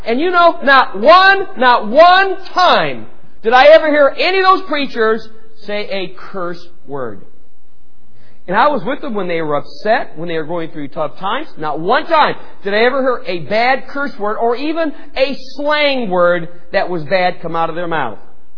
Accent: Parma Heights, Ohio, United States; I grew up in the Parma Heights Baptist Church, which is part of the Swedish Baptist Convention, right next to Parma Town, May Company.

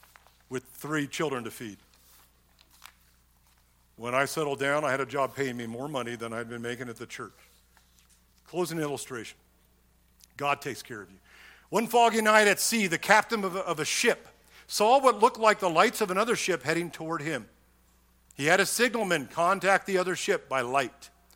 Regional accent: California, United States; born or raised there

